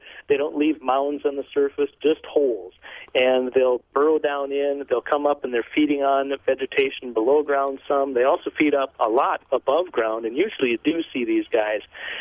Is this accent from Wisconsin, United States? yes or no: yes; Wisconsin, United States; moved away; And I grew up in Wisconsin 40 years ago, as you're saying, and then I went away.